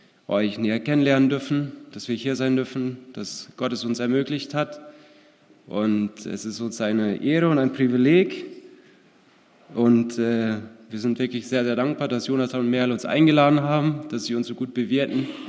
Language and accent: German; North Rhine-Westphalia, Germany; Meine Frau und ich, wir kommen aus Nordrhein-Westfalen. Wir sind dort groß geworden, in einer christlichen Familie. Und wir kannten uns aber nicht. Unsere Orte sind ungefähr vielleicht 40 Minuten Fahrt entfernt.